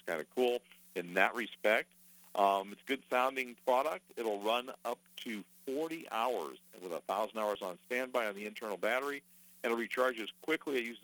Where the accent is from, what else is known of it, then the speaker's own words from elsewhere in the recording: Warren, Ohio, United States; also born or lived in Chicago; I'm originally from Warren, Ohio, and then I went to Chicago. So I was a Chicago guy for quite a long time.